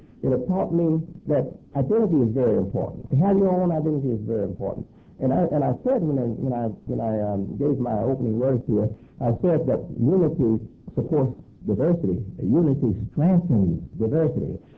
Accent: United States; But I'm an American, and I used to believe I didn't have citizenship

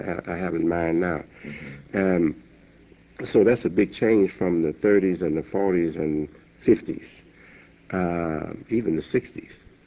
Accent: Chicago, Illinois, United States; As you know, I'm a Chicagoan, and you are too. But we live in the suburbs. We live in the suburbs of Chicago.

